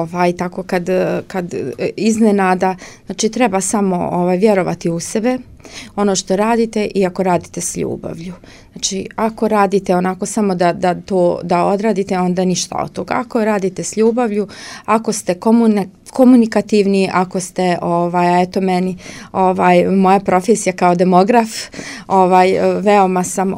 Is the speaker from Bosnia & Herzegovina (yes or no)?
yes; Romanovci, Republika Srpska, Bosnia & Herzegovina; Ja nekako kako sam rasla i odrasla u Romanovcima, negdje ta između Gradiške opštine i Laktaša, uvijek sam tako na oba dvije strane su me vukle